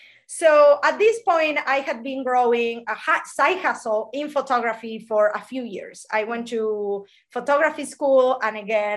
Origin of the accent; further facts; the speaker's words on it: Buenos Aires, Argentina; moved away as an adult; also born or lived in Spain; So I was born in Argentina. I lived in Buenos Aires until I was 21. So I was a city rat, if you want to call it. Buenos Aires is a huge city.